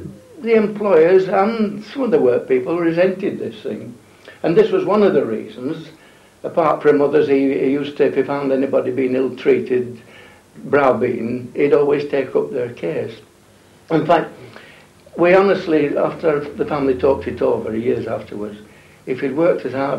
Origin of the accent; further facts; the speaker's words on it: Preston, North West England, United Kingdom; also born or lived in Bradford; I was born in Bradford, 1906, and the next thing I knew, we were in Preston. Apparently, we came 1907.